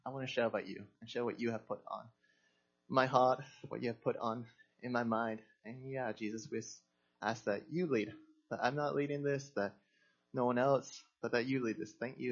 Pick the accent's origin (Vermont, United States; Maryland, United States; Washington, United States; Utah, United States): Washington, United States; Olympia; moved away as an adult; now in Spain; I'm from Olympia, Lacey, Washington. But that's not where I live anymore. I live in Spain. And I've been in Spain about 5 years now.